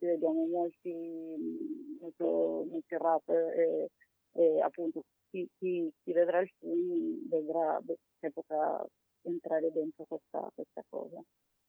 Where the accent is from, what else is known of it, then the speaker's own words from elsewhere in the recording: Colombia; Lo so bene, io sono colombiana.